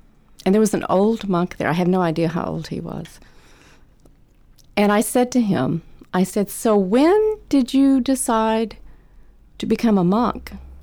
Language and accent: English; Deep South, United States; also born or lived in Mississippi / Alabama / Tennessee; Born there, but grew up in the South, the deep South. Mississippi, Alabama, Tennessee.